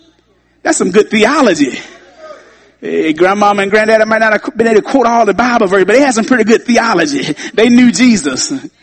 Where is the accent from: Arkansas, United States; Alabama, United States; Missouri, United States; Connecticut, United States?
Arkansas, United States; When I grew up in the Baptist church down in Southern Arkansas, you see certain things as a little kid growing up